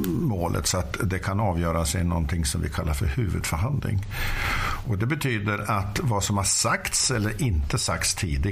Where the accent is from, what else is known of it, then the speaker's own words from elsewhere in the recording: Gävle, Gävleborg County, Sweden; born there; Ja, jag är född i Gävle.